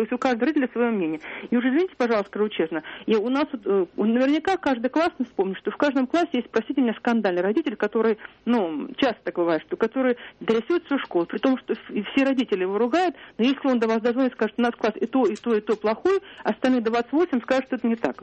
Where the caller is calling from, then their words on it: Saint Petersburg, Russia; Я звоню вам из Санкт-Петербурга.